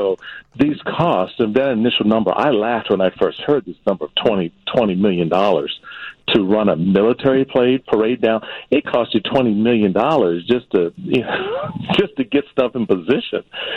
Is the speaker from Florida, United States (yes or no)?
no; Washington, District of Columbia, United States; I grew up in the District of Columbia.